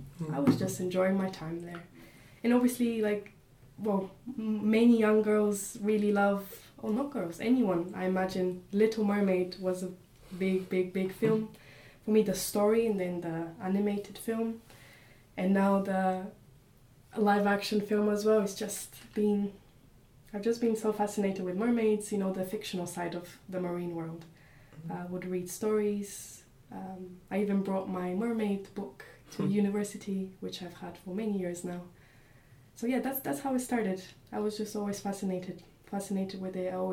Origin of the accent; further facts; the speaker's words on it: Plovdiv, Plovdiv Province, Bulgaria; so I'm originally from Bulgaria, from a town called Plovdiv. And it's sort of in the middle of the country.